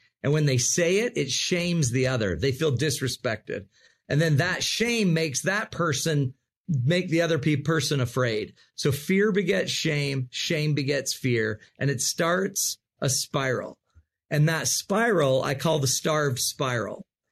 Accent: Utah, United States; And I'm from Utah, right? The desert.

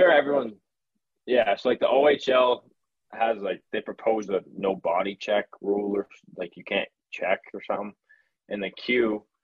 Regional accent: United States; Nope, I'm an American.

